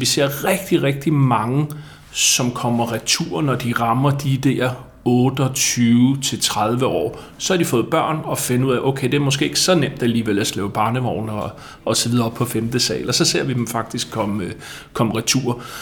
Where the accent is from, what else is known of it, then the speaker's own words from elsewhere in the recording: Sorø, Zealand, Denmark; Jeg er født og opvokset i Sorø, jeg har altid boet her.